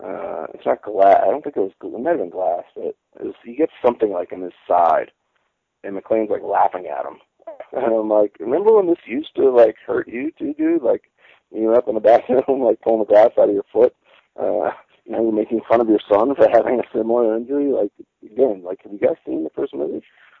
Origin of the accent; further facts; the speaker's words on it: Massachusetts, United States; moved away as an adult; now in Los Angeles, United States; No, I grew up in Massachusetts. I moved out here, 2005.